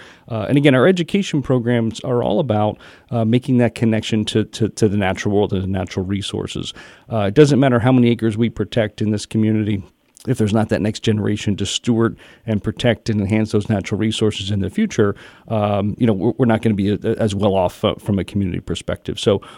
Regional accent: Pennsylvania, United States; I grew up here in the Lehigh Valley and was very fortunate to have grandparents and parents that understood and appreciated nature.

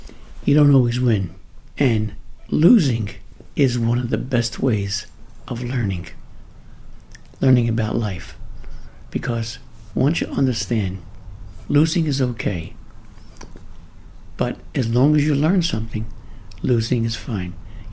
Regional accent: Philadelphia, Pennsylvania, United States; Yes, I did. I grew up in the Tioga section.

